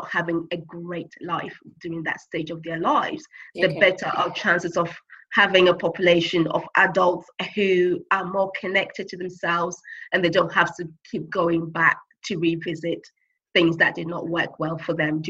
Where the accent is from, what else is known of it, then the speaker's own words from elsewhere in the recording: Ghana; So, because I'm originally from Ghana, I do.